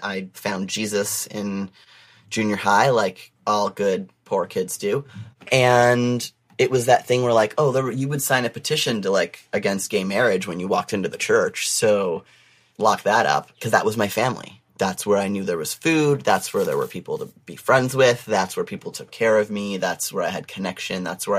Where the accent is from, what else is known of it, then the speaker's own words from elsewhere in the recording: Oshawa, Ontario, Canada; I grew up in Oshawa. So it's a small GM town outside of Toronto.